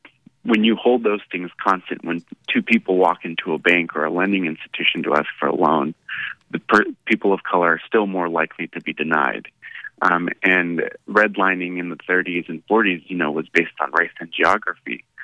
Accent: Fresno, California, United States; what I've seen in Philly and then in my hometown of Fresno

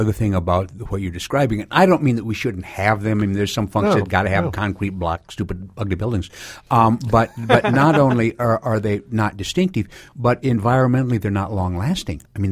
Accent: South Dakota, United States; I grew up in Western South Dakota, and my dad in part was in the cattle business

